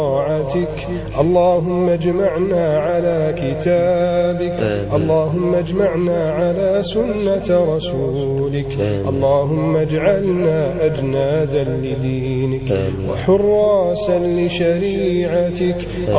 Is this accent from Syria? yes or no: no; Egypt